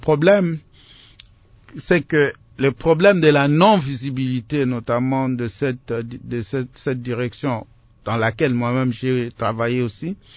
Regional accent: DR Congo; Nous sommes congolais. Nous sommes congolais. Nous sommes prêts à pouvoir travailler pour développer le Congo dans son ensemble.

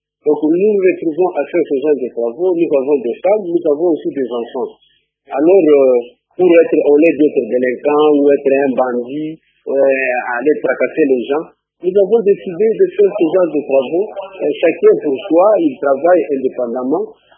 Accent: Katanga, DR Congo; je peux parler en Swahili parce que moi j'ai grandi au Chaba.

